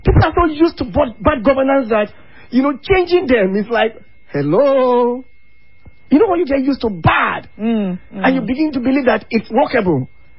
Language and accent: English; Ogoja, Cross River, Nigeria; I come from Ogoja. I come from Gatun, a very rural community.